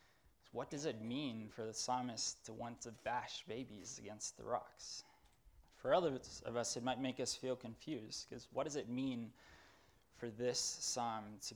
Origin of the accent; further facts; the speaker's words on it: South Africa; also born or lived in United States; I grew up in South Africa and lived in the U.S. for a time and now lived here for 2 years.